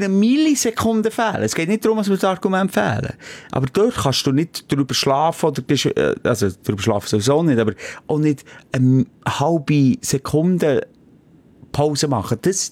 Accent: Switzerland; wir sind Schweizer

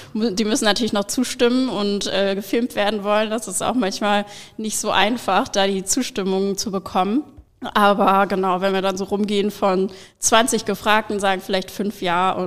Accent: Hanover, Lower Saxony, Germany; 29 Jahre alt, bin gebürtige Hannoveranerin

